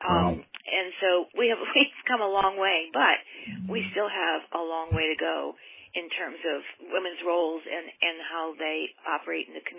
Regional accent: Midwest, United States; moved away as an adult; now in Maryland, United States; Originally, I'm from the Midwest, but I moved out here to teach many years ago. So I've been in Maryland

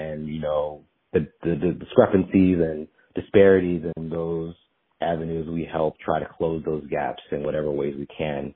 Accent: Nashville, Tennessee, United States; No, I'm actually, I'm from Nashville, Tennessee.

